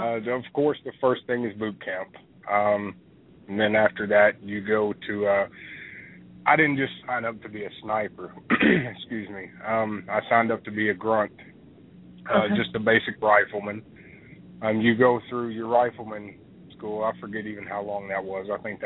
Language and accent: English; Kentucky, United States; I started the volunteer fire department in my hometown in Kentucky, probably when I was just before 16, just before I was supposed to.